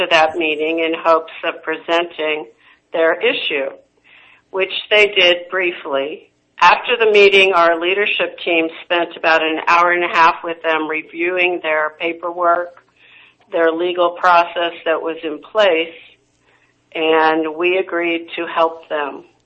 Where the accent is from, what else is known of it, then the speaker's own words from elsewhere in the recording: Oregon, United States; I'm from Oregon.